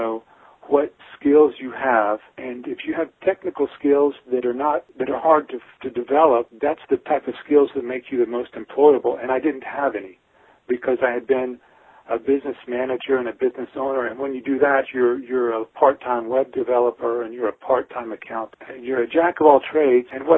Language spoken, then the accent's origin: English; United States; now in France; I'm an American person who's married to a French lady. And so we've been here for 10 years. We got here in 2003.